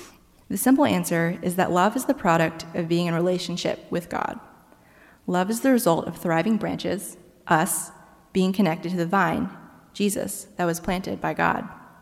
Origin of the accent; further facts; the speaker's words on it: Memphis, Tennessee, United States; However, my decision to come to Clemson meant me leaving behind my family in my church community, where I grew up in Memphis.